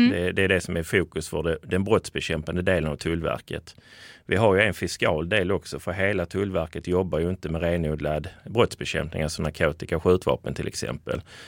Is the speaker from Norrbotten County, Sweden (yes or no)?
no; Skåne, Sweden; Jag är en glad skåning i mina bästa år